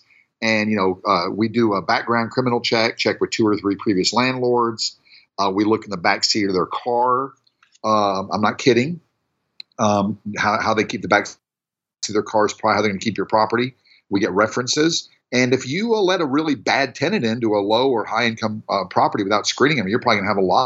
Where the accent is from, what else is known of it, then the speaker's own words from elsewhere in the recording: Tennessee, United States; You know, I grew up in Tennessee, so $40,000 to me was like a mansion, you know, growing up.